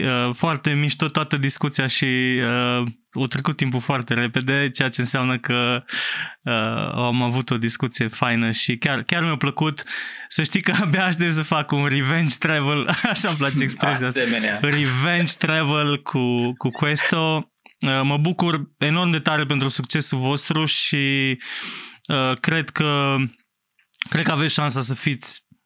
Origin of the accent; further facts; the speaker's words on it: Romania; Mi se pare că avem niște oportunități enorme acum ca români, pe care altfel, așa, eram noi aici în Eastern Europe